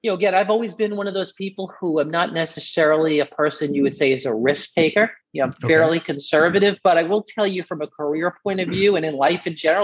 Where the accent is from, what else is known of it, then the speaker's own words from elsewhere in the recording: Staten Island, New York, United States; also born or lived in Brooklyn; now in Florida, United States; I mean, I was born in Brooklyn and grew up in Staten Island, New York, and very close-knit family.